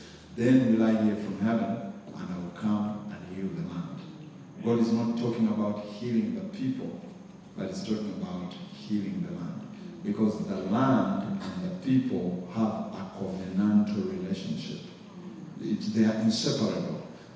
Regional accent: Uganda; now in Kenya; I come from Kenya. But I'm Ugandan, but the Lord sent me in the year 2000.

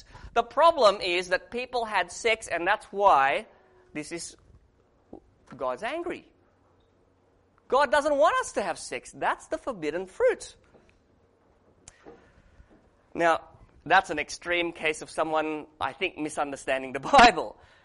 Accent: Australia; When I was a high school student, I studied in Australia. I can speak Indonesian a little bit, but I grew up in Australia.

